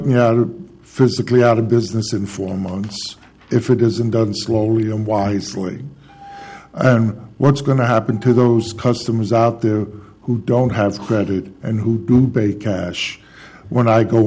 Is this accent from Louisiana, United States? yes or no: no; Albany, New York, United States; I grew up in Albany, New York, upstate New York, where Uber isn't there.